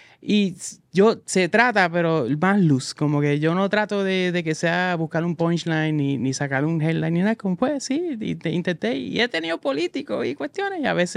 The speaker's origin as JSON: {"language": "Spanish", "country": "Puerto Rico", "said": "mi país, que es Puerto Rico."}